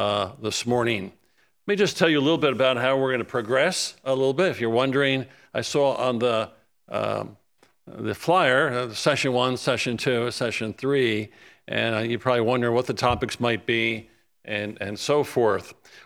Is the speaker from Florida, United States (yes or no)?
yes; Tampa, Florida, United States; I am from the Tampa, Florida area.